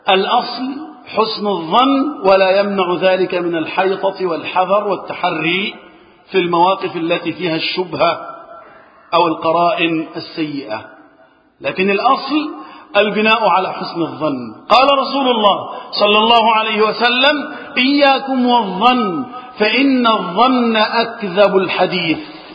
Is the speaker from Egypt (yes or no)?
yes; Egypt; اللهم احفظ بلدنا مصر وسائر بلاد المسلمين من الفتن.